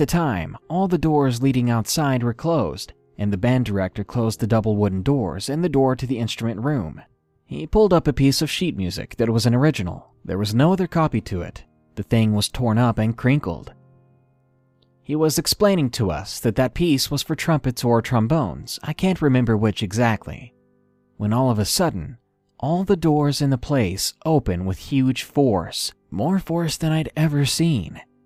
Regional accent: Prince Edward Island, Canada; I'm Canadian, but I'm from the smallest province in Canada

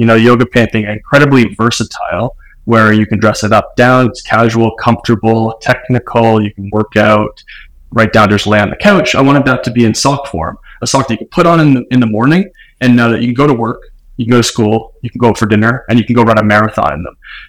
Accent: Toronto, Ontario, Canada; now in Victoria, Canada; Live in Victoria, BC for the past 10 years, but originally from the Toronto area. So good old Canadian boy.

